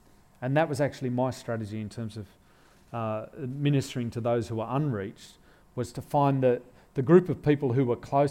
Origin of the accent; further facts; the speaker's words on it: Australia; And we as Australian Christians have different gifts and resources.